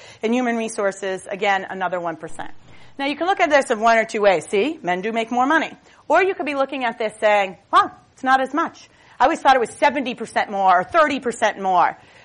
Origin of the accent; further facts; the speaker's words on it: Boston, Massachusetts, United States; I'm a tomboy from Boston, you know.